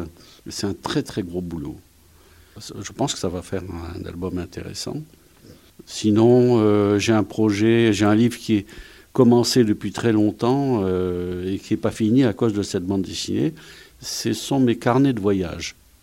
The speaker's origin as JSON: {"language": "French", "town": "Tunis", "region": "Tunis Governorate", "country": "Tunisia", "tie": "born there", "said": "Je suis né à Tunis et j'allais dans la bibliothèque qui était dans la Médina"}